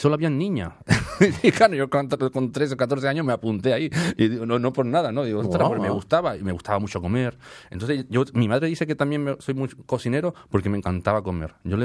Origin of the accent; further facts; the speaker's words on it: Seville, Andalusia, Spain; soy sagitario y sevillano